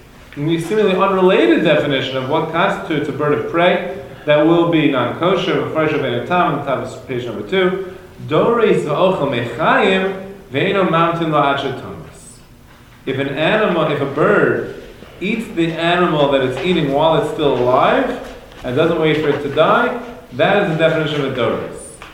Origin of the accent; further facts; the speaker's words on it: New York City, New York, United States; I grew up in Flatbush, we had gray squirrels.